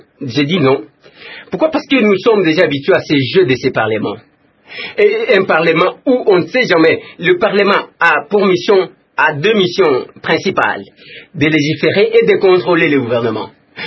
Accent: DR Congo; Nous tous, nous sommes Congolais, nous vivons dans ces pays.

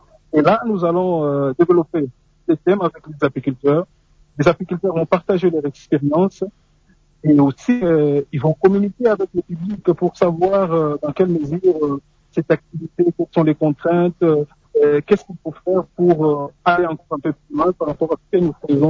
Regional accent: DR Congo; Ici, chez nous, en RDC

